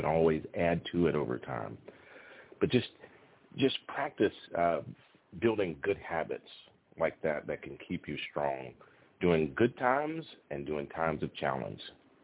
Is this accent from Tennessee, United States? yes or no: yes; Greeneville, Tennessee, United States; one of my hometown teams played in the state basketball tournament, the Greenville, Tennessee Yellow Jackets.